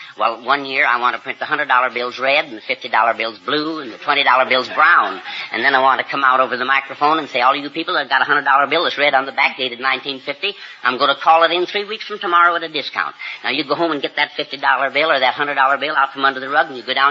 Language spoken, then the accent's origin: English; Iowa, United States; I'm from Iowa.